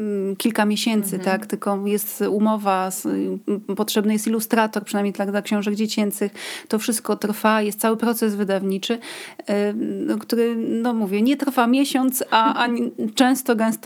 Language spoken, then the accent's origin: Polish; Nidzica, Warmian-Masurian Voivodeship, Poland; Pokochałam to miasto i osiedliłam się tu na stałe. Natomiast pochodzę, urodziłam się i wychowałam na Mazurach, w małej miejscowości w Nidzicy. Także jestem Made in Warmia i Mazury